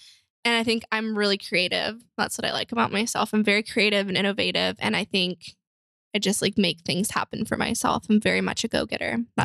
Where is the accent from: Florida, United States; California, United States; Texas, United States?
Texas, United States; Flower Mound; Texas, Flowermound specifically.